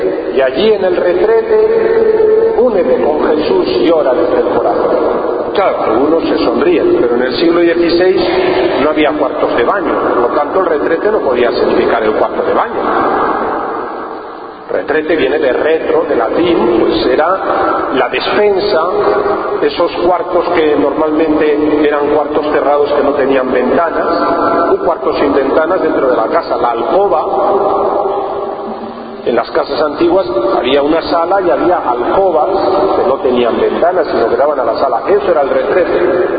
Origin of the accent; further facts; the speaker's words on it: Castile, Spain; Aunque soy castellano, entré en la antigua provincia de Aragón-Valencia y cuando he estado destinado en España, he estado destinado por el Levante.